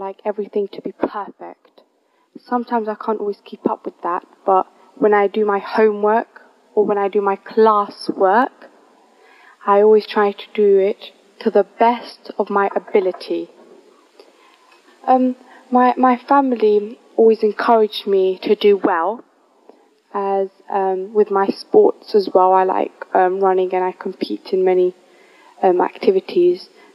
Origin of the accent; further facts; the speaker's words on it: United Kingdom; that's where my family was brought up, and I consider myself as a Kosovan, but by paper, like by passport and all that, I'm British, but I'm brought up in Britain. I live in Britain, but my nationality is Kosovan.